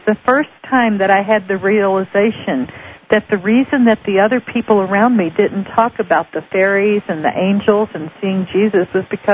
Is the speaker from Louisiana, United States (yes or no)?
no; Kentucky, United States; Well, I grew up in Bible Belt, Kentucky